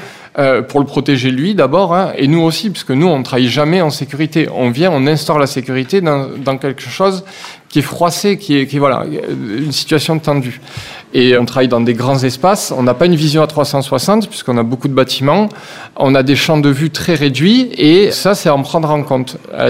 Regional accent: Toulouse, Occitanie, France; Quand on est Toulousain comme moi et qu'on arrive à Sarcelles, qu'on ne connaît pas du tout la ville

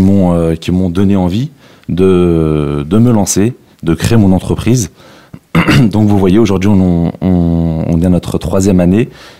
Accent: Sarcelles, Île-de-France, France; Disons que le Val-d'Oise, c'est un secteur que je connais bien, vu que j'ai grandi à Sarcelles.

